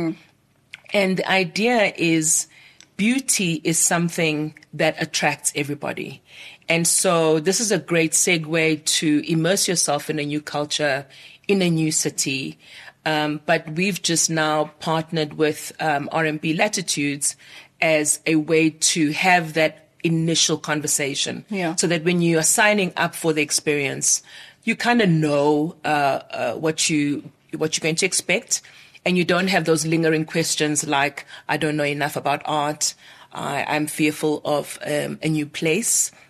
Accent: Esikhaweni, KwaZulu-Natal, South Africa; born or raised there; also born or lived in Stanger

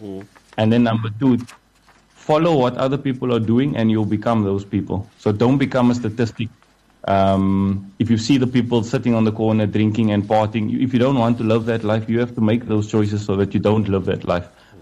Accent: Maitland, New South Wales, Australia; I grew up in Maitland, so I don't come out of a very difficult environment.

